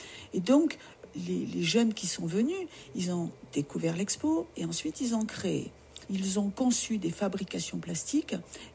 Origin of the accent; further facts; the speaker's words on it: Provence-Alpes-Côte d'Azur, France; je suis native des Alpes de Haute-Provence. J'ai passé beaucoup de temps avec des gens très aimants dans les Hautes-Alpes. Et maintenant, je vis ailleurs, mais voilà, je viens régulièrement.